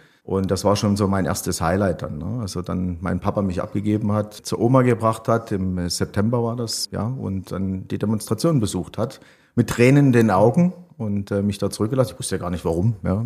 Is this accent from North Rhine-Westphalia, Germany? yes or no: no; Leipzig, Saxony, Germany; 77 geboren in Leipzig, im Herzen von Leipzig.